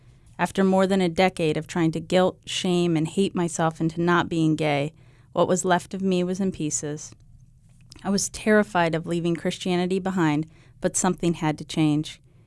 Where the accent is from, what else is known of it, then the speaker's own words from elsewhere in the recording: Valparaiso, Indiana, United States; moved away; No, actually, I'm a Hoosier. I'm originally from Valparaiso, Indiana.